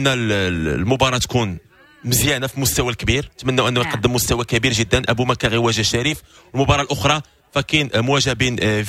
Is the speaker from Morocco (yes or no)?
yes; Morocco; ونقدر ناسيور كنا ولا ماشي فقط مفضل ديالنا كمغاربه